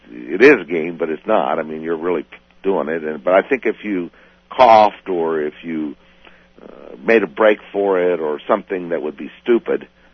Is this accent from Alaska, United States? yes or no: no; St. Joseph, Missouri, United States; back in my hometown, St. Joe, Missouri, and it was like okay again.